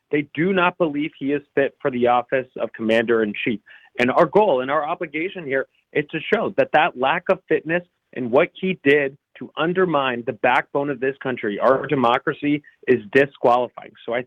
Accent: Florida, United States; the horror stories from places like my home state of Florida

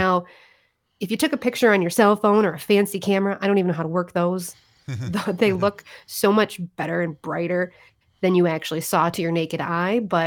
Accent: Illinois, United States; because in Northern Illinois, my hometown, my mom still, she hasn't seen them.

